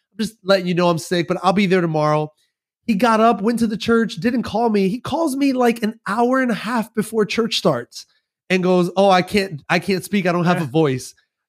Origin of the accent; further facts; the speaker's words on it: New York City, New York, United States; I'm from New York City originally.